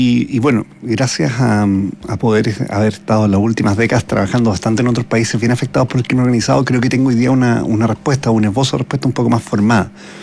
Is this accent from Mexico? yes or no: no; Osorno, Los Lagos, Chile; Yo también, no tan austral, pero también vengo